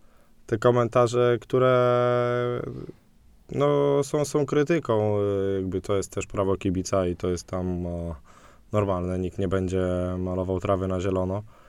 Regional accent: Olsztyn, Warmian-Masurian Voivodeship, Poland; Też jestem tutaj w Olsztynie już któryś sezon, plus jestem stąd

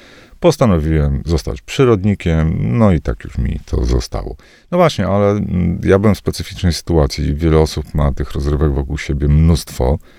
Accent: Podlaskie Voivodeship, Poland; born there; ja się urodziłem w specyficznym miejscu. To taki mały instytut zagubiony gdzieś wśród mokradeł biebrzańskich.

